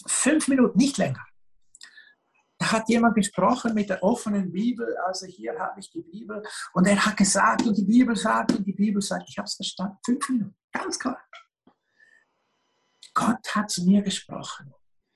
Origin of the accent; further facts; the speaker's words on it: Switzerland; Ich bin aufgewachsen in der Schweiz.